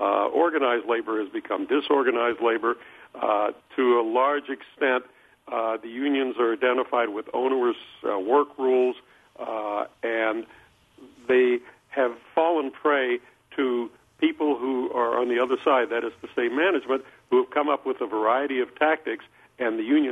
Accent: the South, United States; now in Wisconsin, United States; I grew up in the South, and I will never forget the first winter in Wisconsin.

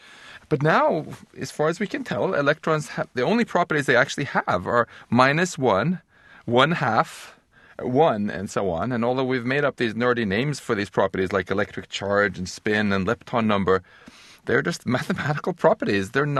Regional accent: Stockholm, Stockholm County, Sweden; English is a second language; And he won a free trip to my hometown of Stockholm.

